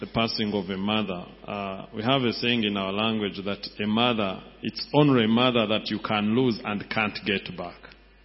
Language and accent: English; Uganda; and I'm from Uganda.